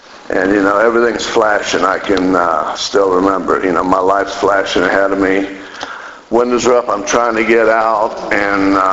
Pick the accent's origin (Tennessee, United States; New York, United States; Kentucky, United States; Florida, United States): Florida, United States; Fort Myers Beach; I grew up pretty much on Fort Myers Beach, and as young, I played baseball a lot.